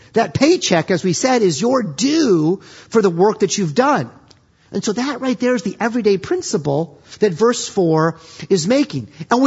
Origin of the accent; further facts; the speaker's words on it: Iowa, United States; I mean, I have to say that as a kid growing up in Iowa, my first job was detasseling corn.